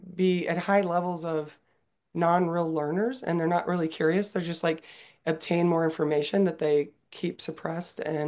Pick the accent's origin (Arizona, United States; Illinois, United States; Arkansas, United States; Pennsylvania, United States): Arizona, United States; Tucson; All right, I am from Tucson, Arizona